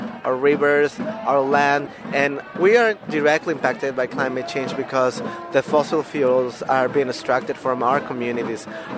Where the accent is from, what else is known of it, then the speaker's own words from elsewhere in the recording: Amazon, Ecuador; I come from the Quechua region in the Amazon of Ecuador.